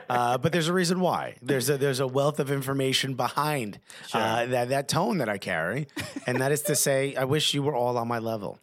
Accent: New Jersey, United States; No, but you do forget that I was born and raised in Jersey.

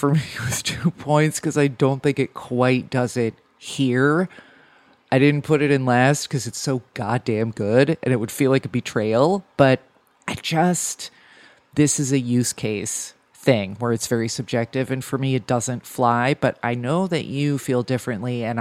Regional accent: New Jersey, United States; I'm from New Jersey. I understand how these things work.

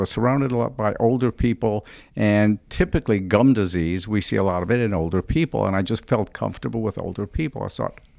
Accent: Detroit, Michigan, United States; A little bit about myself is I born and raised in Detroit.

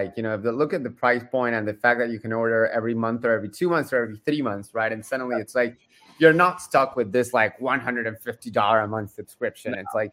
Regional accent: Argentina; I'm from Argentina.

